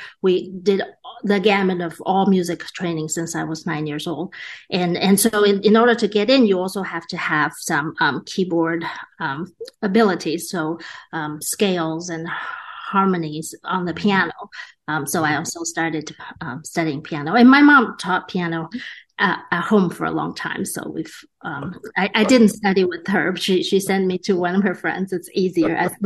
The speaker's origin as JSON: {"language": "English", "country": "Taiwan", "tie": "born or raised there", "said": "I grew up in Taiwan"}